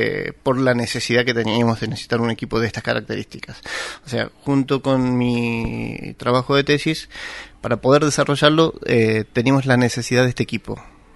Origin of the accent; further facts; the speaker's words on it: Jovita, Córdoba, Argentina; also born or lived in Mendoza; now in San Luis, Argentina; Yo nací en Mendoza, desde chico me fui a vivir a Córdoba por razones familiares y desde allá, desde un pueblo de Córdoba, Jovita, me vine a vivir acá a estudiar y bueno, me radiqué acá.